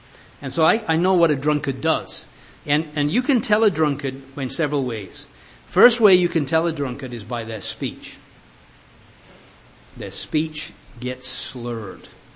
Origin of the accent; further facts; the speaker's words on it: Leeds, Yorkshire and the Humber, United Kingdom; One time we lived in a house in Leeds, my hometown, and my wife and I, and you open the front door, you're on the street.